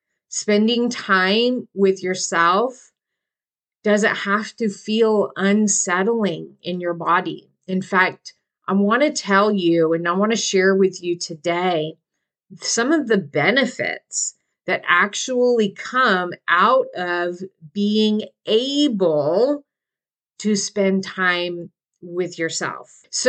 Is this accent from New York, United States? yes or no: no; Texas, United States; and we are originally from South Texas, so not very many opportunities to play hockey in South Texas.